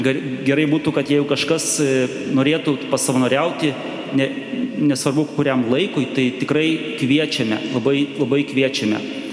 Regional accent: Almaty, Kazakhstan; Aišku, aš esu iš Almatos, tai nuo Almatos ta šventovė yra apie 1500 km.

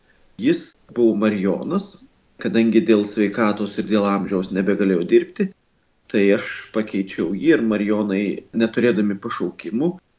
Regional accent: Šilalė, Tauragė County, Lithuania; now in London, United Kingdom; Aš esu kilęs iš Šilalės, esu žemaitis, Telšių vyskupijos kunigas.

